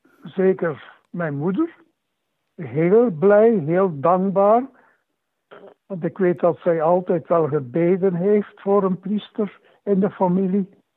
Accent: Poperinge, Flanders, Belgium; als kind was ik misdienaar in Poperingen. Wij woonden 4-5 kilometer van de kerk.

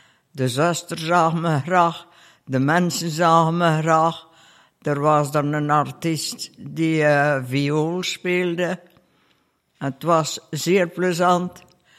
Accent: Beernem, Flanders, Belgium; geboren te Beerne. En ben altijd op Sint Joris ten Dessel naar school geweest, tot mijn 14 jaar.

